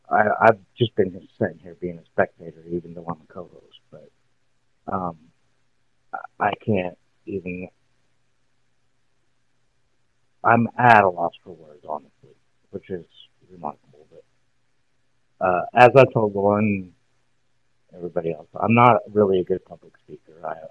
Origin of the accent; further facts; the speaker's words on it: Grandview, Idaho, United States; now in Gooding, United States; But I was born right here in Idaho, St. Luke's Hospital in Boise, raised on the Snake River in Grandview, and now I'm living here in Gooding, Idaho, right here in the Magic Valley.